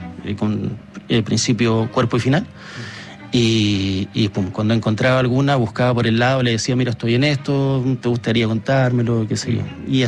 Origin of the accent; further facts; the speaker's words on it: Punta Arenas, Magallanes, Chile; con mi familia, en mi casa en Punta Arenas. Yo soy magallánico.